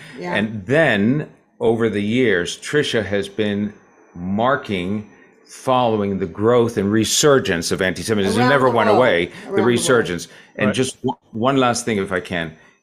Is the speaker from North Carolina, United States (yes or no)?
no; San Francisco, California, United States; So while she was growing up in that environment, I was growing up in San Francisco with a Jewish father, secular Jewish father, obviously, because he married a Catholic, Italian-American Catholic.